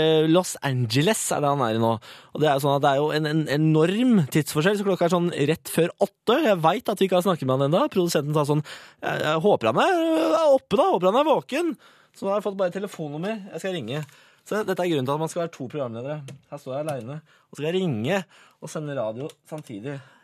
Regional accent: Moss, Østfold, Norway; Vi har med oss ordfører I Moss, min hjemby

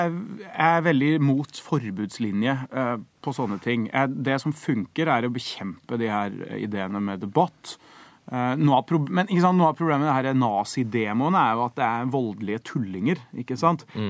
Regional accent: Trondheim, Trøndelag, Norway; Ja, altså det er jo første gang nazister har trampet rundt i hjembyen min siden 1945.

